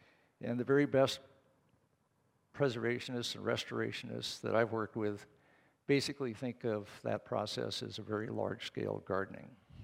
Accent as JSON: {"language": "English", "country": "United States", "said": "Back in 1948, when I was 10 years old, I took my pledge as an American to save and faithfully to defend from waste the natural resources of my country"}